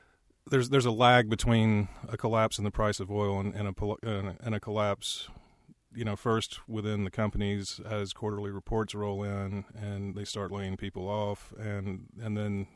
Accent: Houston, Texas, United States; also born or lived in Nashville, United States; I grew up in Houston, kind of a old family by Houston standards, meaning my grandparents moved here. But I spent a lot of my childhood in Nashville

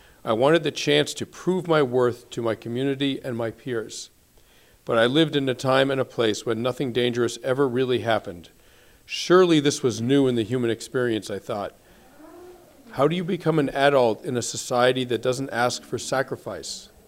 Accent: Belmont, Massachusetts, United States; I grew up in Belmont, Massachusetts.

